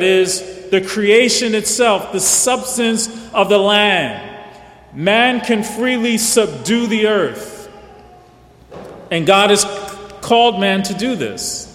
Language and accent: English; East Coast, United States; But I'm from the East Coast.